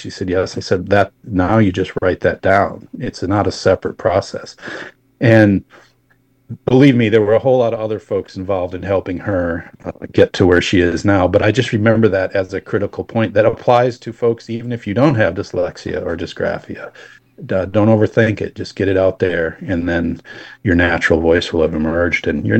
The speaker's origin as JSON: {"language": "English", "region": "Wisconsin", "country": "United States", "said": "It's all right. I'm from Wisconsin. I can tell you it's Viroqua."}